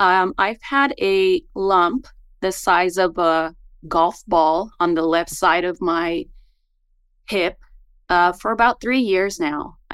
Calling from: Kerman, California, United States; I'm calling from Kerman, California.

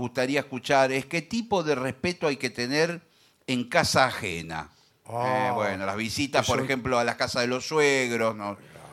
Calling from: Longchamps, Buenos Aires Province, Argentina; de Longchamps. ¿Cómo están?

